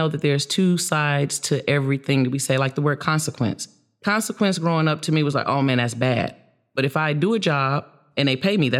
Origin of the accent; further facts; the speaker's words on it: Charlotte, North Carolina, United States; Charlotte, North Carolina.